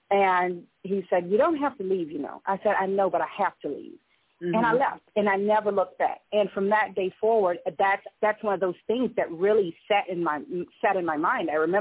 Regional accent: Savannah, Georgia, United States; now in Atlanta, United States; I remember my when I moved to the Atlanta area, because I'm originally from the Savannah area.

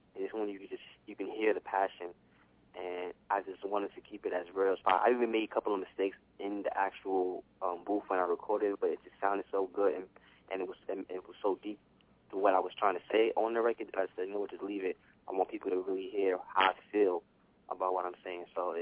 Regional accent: New York City, New York, United States; Honestly, I'm from New York City, actually from the Bronx itself. And, you know, coming from that type of area growing up

